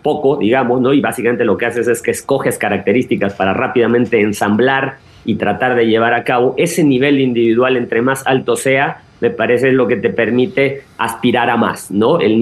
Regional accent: Veracruz, Mexico; also born or lived in State of Mexico / Mexico City; soy jarocho. Raúl, he vivido, viví mucho más tiempo entre Estado de México y Ciudad de México, pero mi familia toda es de Veracruz.

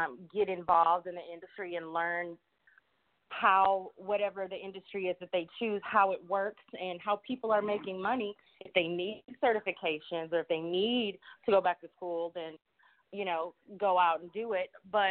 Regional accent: Wisconsin, United States; I am originally from Wisconsin, and I have been in financial services for a little over 10 years now.

